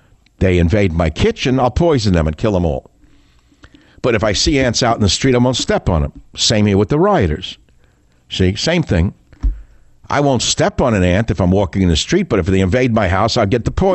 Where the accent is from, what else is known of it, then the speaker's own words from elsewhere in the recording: Queens, New York, United States; I told you before, I grew up in Queens, New York.